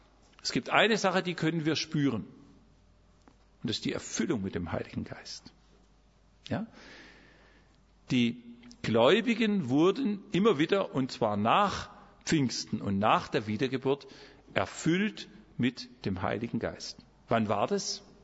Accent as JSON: {"language": "German", "country": "Germany", "said": "Ich bin Deutscher, ihr seid Österreicher"}